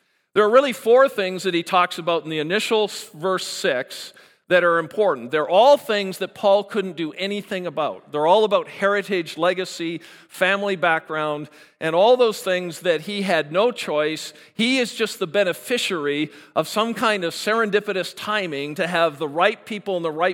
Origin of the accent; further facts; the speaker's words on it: Canada; I can stand here and say, wow, I'm Canadian. I was born a Canadian.